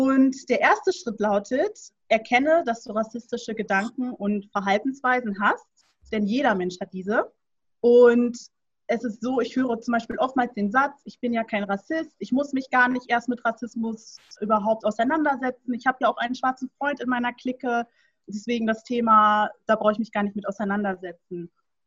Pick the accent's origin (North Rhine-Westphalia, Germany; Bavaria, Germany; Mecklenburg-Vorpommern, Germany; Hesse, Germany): North Rhine-Westphalia, Germany; Soest; born there; Ich komme gebürtig aus Soest, bin 24 Jahre alt und mein Papa ist schwarz und kommt aus Gambia. Meine Mama ist weiß und kommt aus Deutschland.